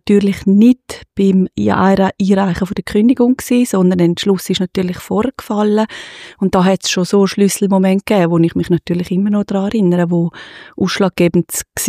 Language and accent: German; Graubünden, Switzerland; meine Anreise hierher als Bündnerin mit dem Auto mit der GR-Nummer